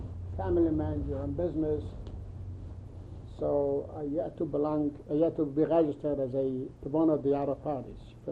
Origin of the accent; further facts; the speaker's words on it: Ukraine; And I'm from Ukraine, Russia.